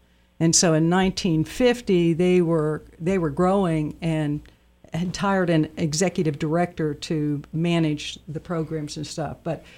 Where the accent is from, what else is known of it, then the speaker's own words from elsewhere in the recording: Virginia, United States; because I come from Virginia originally, and they had athletic trainers in the high school.